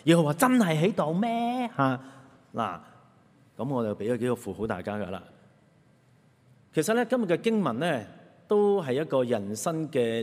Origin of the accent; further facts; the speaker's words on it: Hong Kong; 不過我哋香港人就知嘅咧，係要找數噶嘛。